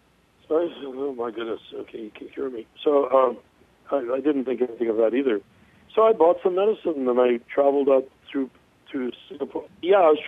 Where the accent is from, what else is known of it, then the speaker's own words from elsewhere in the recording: California, United States; born there; I was born in California in a rural atmosphere. I'm 64 years old, I have passed 64 years so far